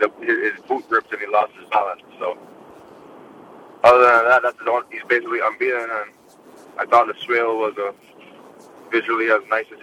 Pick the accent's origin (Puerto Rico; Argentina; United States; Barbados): Barbados; I remember growing up in Barbados watching Sweet Alex in those races